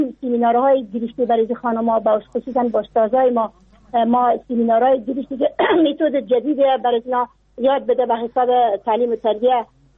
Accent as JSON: {"language": "Persian", "country": "Afghanistan", "said": "نه والله، در ولایت ما اوقدر اگر راست پرسان کنی به زن زیاد حق نداده."}